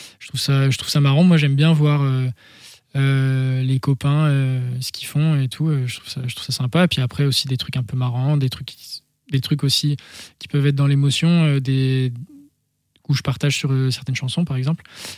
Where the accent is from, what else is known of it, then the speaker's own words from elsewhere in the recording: Auvergne-Rhône-Alpes, France; Oh, j'ai grandi à la montagne, entre l'Ain et la Haute-Savoie.